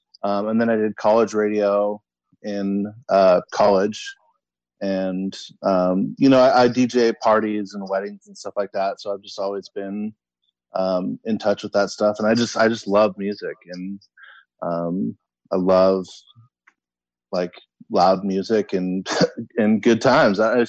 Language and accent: English; Ketchikan, Alaska, United States; now in Seattle, United States; I live in Seattle. I was born and raised in Ketchikan, so I do have roots in Alaska.